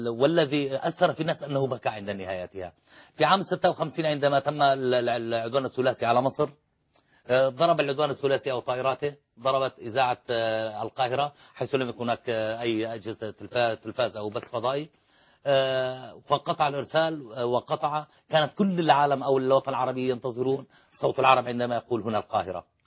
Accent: Syria; ولكن نحن كسوريين عشمنا بالمصريين أكبر من ذلك

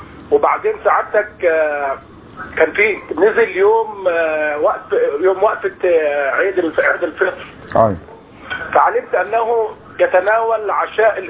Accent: Mansoura, Dakahlia, Egypt; انا المنصوره مشرف عام الجمعيات الشرعيه بالدقهليه.

